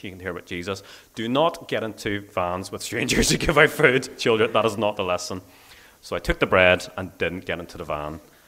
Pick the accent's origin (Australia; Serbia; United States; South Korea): South Korea; when I was growing up in Korea.